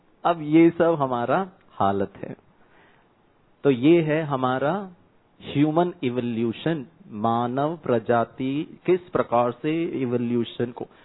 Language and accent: Hindi; South India, India; Sorry, ये मैं south Indian हूं इसीलिए साउथ इंडियन पिक्चर लगाया है।